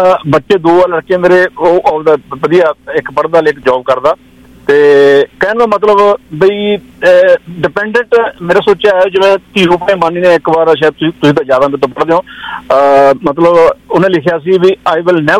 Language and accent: Punjabi; Aitiana, Punjab, India; moved away as an adult; now in Canada; ਮੈਂ ਅਸਲ ਤੁਹਾਡੇ ਸਹੁਰਿਆਂ ਦੇ ਸ਼ਹਿਰ ਦੇ ਨੇੜੇ ਰਾਏਕੋਟ, ਤੁਹਾਡੇ ਮੇਰਾ ਪਿੰਡ ਐਤੀਆਣਾ ਨਾਲ ਹੀ